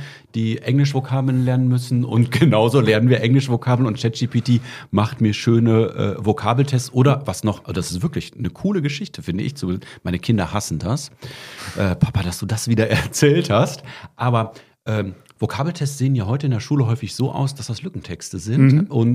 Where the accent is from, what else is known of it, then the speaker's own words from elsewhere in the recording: Bielefeld, North Rhine-Westphalia, Germany; Und ihr wisst ja, ich komme aus Bielefeld